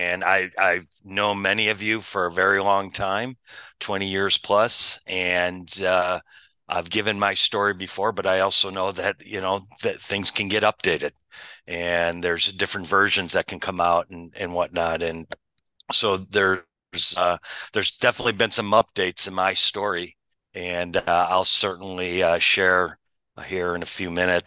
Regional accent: Buffalo, New York, United States; born there; I was born here in Buffalo.

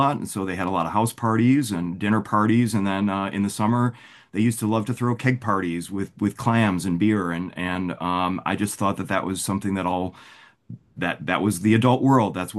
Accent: Buffalo, New York, United States; I grew up in Buffalo, in Kenmore, to be exact.

